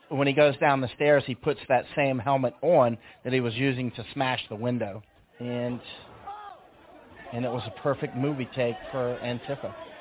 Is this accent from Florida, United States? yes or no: yes; Florida, United States; I can tell them apart. I'm from Florida.